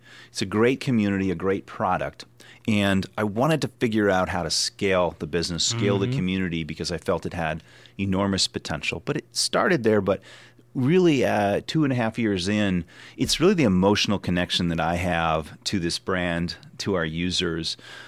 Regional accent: Ontario, Canada; also born or lived in Toronto; And so I grew up in a very small town. I was born in Toronto in Ontario, as you said. Mm-hmm. I grew up in a really small town. My parents were retailers.

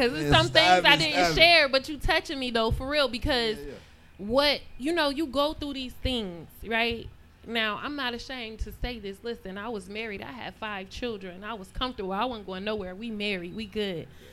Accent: Buffalo, New York, United States; I'm just a girl from the hood. I was born and raised on Goodyear.

